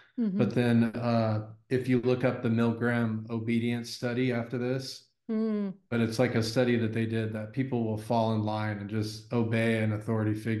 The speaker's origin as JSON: {"language": "English", "region": "Texas", "country": "United States", "said": "And I'm from Texas, so I was in Austin for the Rogue Invitational"}